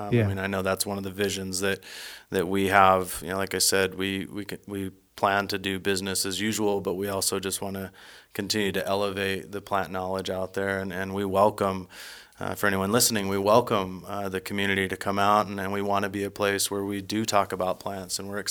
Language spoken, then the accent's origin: English; Spokane, Washington, United States; I was born and raised in Spokane. Both of my parents were born in northern Montana, and I have family up in this region.